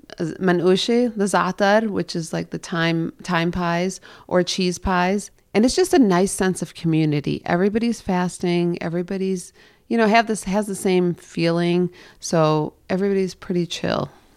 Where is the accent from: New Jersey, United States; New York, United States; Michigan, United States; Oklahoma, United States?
Michigan, United States; Dearborn; My parents are in Dearborn still, okay. Yes.